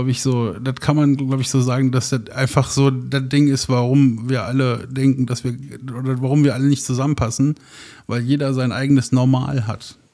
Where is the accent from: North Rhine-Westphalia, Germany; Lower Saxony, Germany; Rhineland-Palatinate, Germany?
North Rhine-Westphalia, Germany; wo wir als Ruhrpottler, ne, dann irgendwie vielleicht auch noch unterkommen könnten